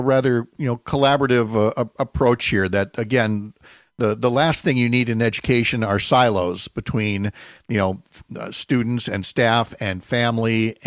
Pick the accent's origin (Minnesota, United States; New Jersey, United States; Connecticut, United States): Minnesota, United States; St. Paul; There's a special place for me about this because of growing up in St. Paul.